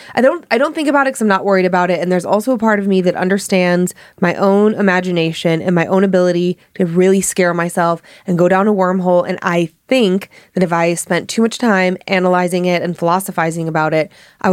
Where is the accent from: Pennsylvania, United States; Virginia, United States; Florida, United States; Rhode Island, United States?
Rhode Island, United States; Providence; My story takes place about 20 years ago in Lancaster, New Hampshire. I'm from Providence, Rhode Island